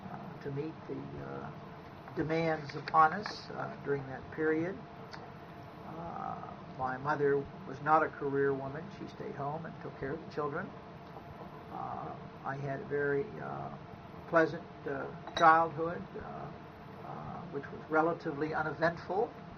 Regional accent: Pittsburgh, Pennsylvania, United States; I grew up in East End. I grew up on Hayes Street in East End, and I went to Fulton Elementary School and Peabody High School before I entered the University of Pittsburgh.

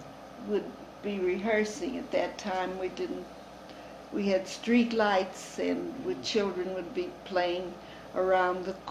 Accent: Toledo, Ohio, United States; born there; And I was born in Toledo, as were my two sisters.

